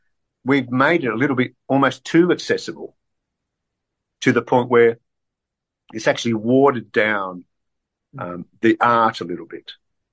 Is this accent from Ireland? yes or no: no; Australia; born there; I was born in Australia, but both my parents are from southern Italy, and we always had a strong Italian kind of culture in the family anyway.